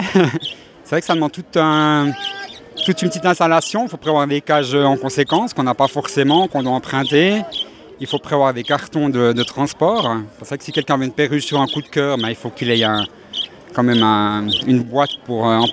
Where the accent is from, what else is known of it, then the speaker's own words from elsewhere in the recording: La Chaux-du-Milieu, Neuchâtel, Switzerland; je viens de La Chaux-de-Milieu, dans le canton de Châtel.